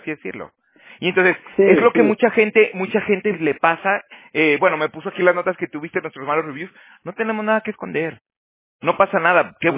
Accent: Mexico; moved away; yo ya tengo 12 años aquí de que me salí de México

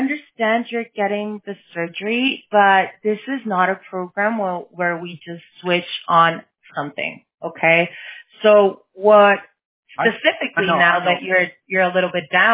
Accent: California, United States; I am Mexican, but I'm Californian, so I don't know.

